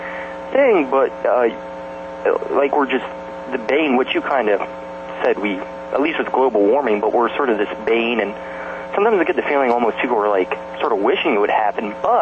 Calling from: Center, Pennsylvania, United States; from Center, Pennsylvania.

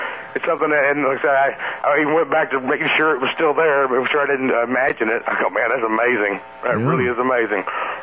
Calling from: Atlanta, Georgia, United States; in Atlanta.

